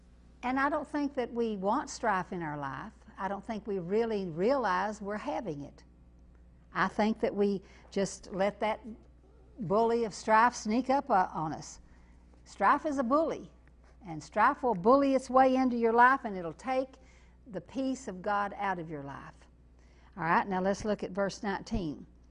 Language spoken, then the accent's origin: English; Kentucky, United States; I come from Eastern Kentucky